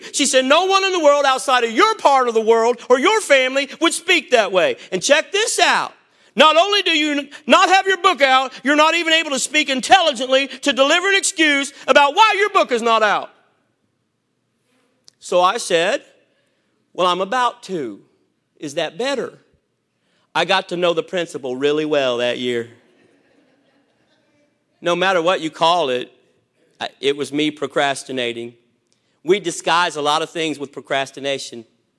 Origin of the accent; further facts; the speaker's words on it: Indiana, United States; You see, I'm from the South, Southern Indiana. I actually spent time in Hazard. I know where Beattyville, Kentucky is.